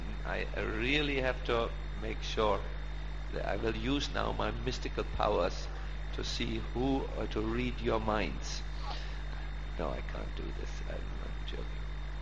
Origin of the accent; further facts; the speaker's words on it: Germany; I am from Germany, I'm not from India.